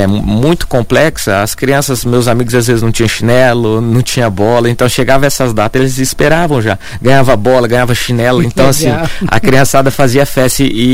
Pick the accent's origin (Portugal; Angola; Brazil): Brazil; Tijuco; Eu, quando era pequeno, lá no Tijuco, onde eu moro, eu nunca passei necessidade, meus pais sim